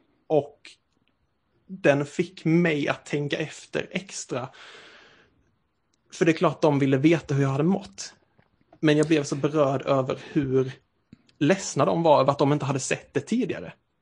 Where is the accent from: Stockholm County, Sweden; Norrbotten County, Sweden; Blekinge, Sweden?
Blekinge, Sweden; Asarum; moved away; Men när jag kom till Lund så hamnade jag i en väldigt annorlunda situation än vad jag hade varit i hemma i Asarum. För att hemma i Asarum, det är väldigt... Ja, får man säga lantligt